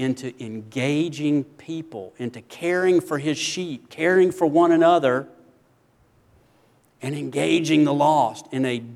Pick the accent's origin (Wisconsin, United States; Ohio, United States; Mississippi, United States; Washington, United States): Mississippi, United States; Greenwood; also born or lived in Hattiesburg; I mentioned growing up in Mississippi, Greenwood and Hattiesburg.